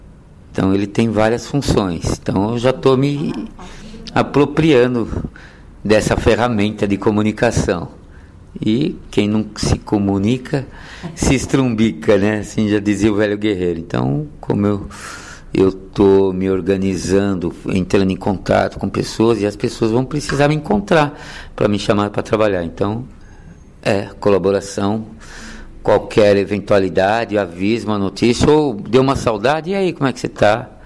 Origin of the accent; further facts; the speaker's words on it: São Paulo, Brazil; estou com 52 anos, sou aqui de São Paulo